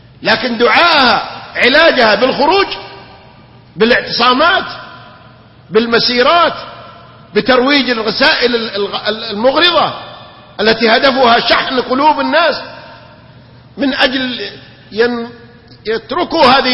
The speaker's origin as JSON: {"language": "Arabic", "country": "Saudi Arabia", "said": "ما عندنا في المملكة العربية السعودية قبر واحد يطاف به أو يعبد من دون الله."}